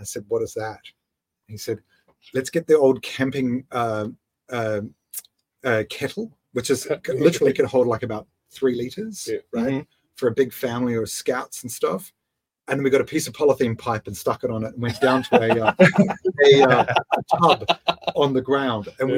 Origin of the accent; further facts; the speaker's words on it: New Zealand; I'm a Kiwi.